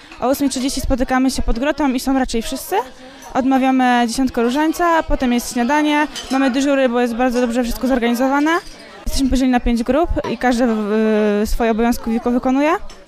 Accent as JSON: {"language": "Polish", "town": "Krotoszyn", "region": "Greater Poland Voivodeship", "country": "Poland", "said": "przyjechałam z Krotoszyna, mam 17 lat."}